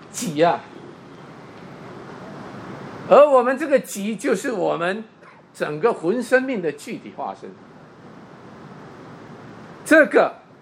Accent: Taiwan; 啊，我记得我从台湾来嘛

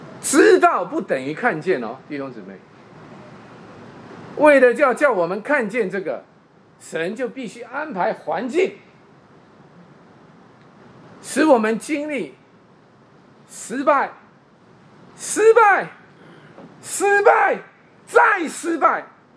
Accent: Taiwan; 啊，我记得我从台湾来嘛

